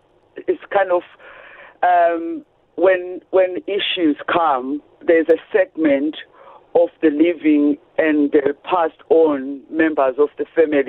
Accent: KwaMashu, KwaZulu-Natal, South Africa; I grew up in KwaMashu and brought up in the Zulu culture

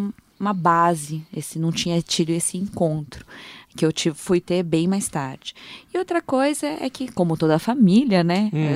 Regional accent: Brazil; Eu sou brasileira, assim, do sangue, tá, gente?

